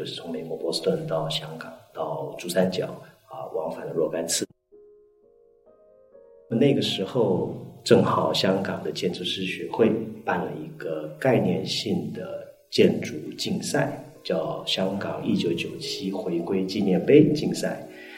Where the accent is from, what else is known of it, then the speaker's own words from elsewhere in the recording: Taiwan; 我们因为都有东岸的背景，然后又有当然更早我们都是来自于台湾的这样的背景